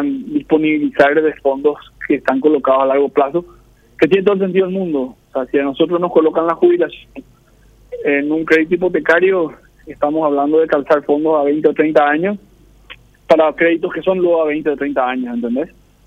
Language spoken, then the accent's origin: Spanish; Paraguay; vamos a ver si la logramos en algún momento como sociedad paraguaya.